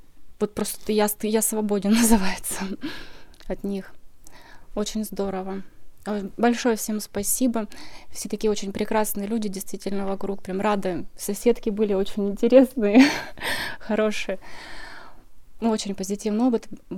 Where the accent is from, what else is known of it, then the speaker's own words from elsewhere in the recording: Abakan, Khakassia, Russia; я из Абакана.